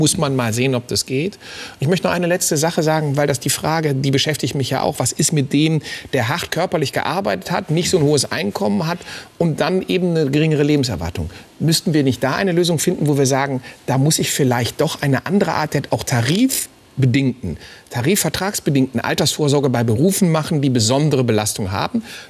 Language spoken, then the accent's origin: German; Germany; Wir glauben oft als Deutsche, dass etwas sehr, sehr gut funktioniert